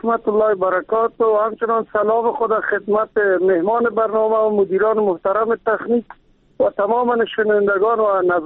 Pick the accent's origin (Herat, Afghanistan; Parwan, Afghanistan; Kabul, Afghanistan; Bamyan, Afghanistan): Kabul, Afghanistan; خودم شخصا مسکونه کابل و باشنده کابل و متولد کابل هستم،